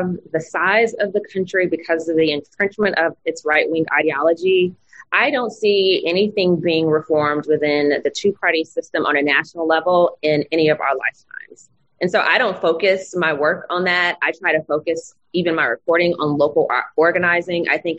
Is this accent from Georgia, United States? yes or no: yes; Georgia, United States; And I'm from Georgia.